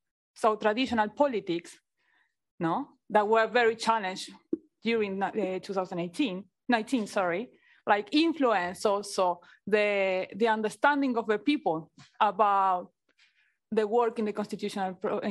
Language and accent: English; Uruguay; I'm from Uruguay.